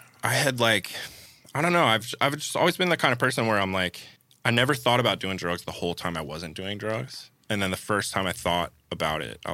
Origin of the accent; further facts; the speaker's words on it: Baltimore, Maryland, United States; I think just growing up in Baltimore with the amount of like danger that's around